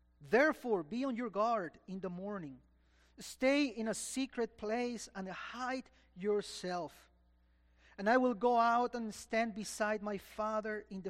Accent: Lima, Peru; And I felt that pressure growing up in Peru, because my dad, as many of you know, was a Presbyterian minister there in Lima.

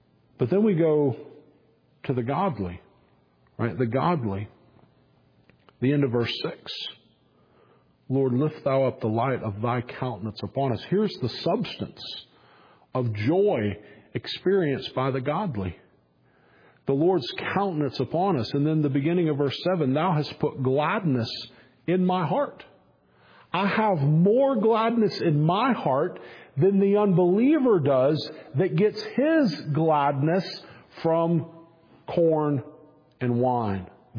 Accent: United States; If you will allow me as an American, as a United Statesian, you're Americans too. You live in North America. As someone from the United States, to comment on your particular situation

